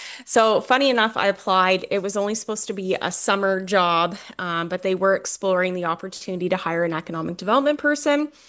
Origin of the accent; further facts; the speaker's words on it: Minto, Ontario, Canada; moved away as an adult; I am originally from Minto. I was born and raised here, went away like many youth do that live in rural communities, going to get out of the small town